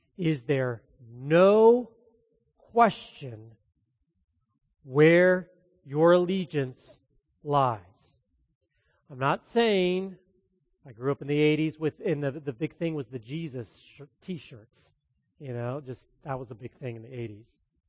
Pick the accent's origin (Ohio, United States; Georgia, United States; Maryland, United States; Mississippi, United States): Ohio, United States; Columbus; also born or lived in Virginia / Indiana; growing up in Columbus, you tend to be a fan of both Cleveland and Cincinnati teams.